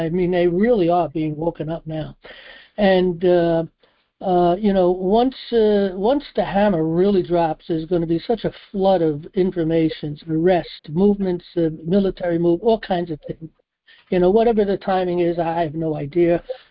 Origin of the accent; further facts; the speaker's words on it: New York City, New York, United States; being a New Yorker, brought up in New York City, I knew Trump anyway